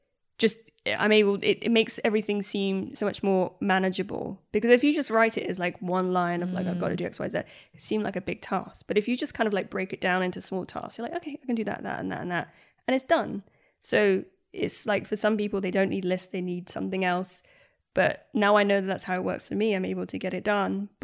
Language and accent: English; Ireland; I am Irish.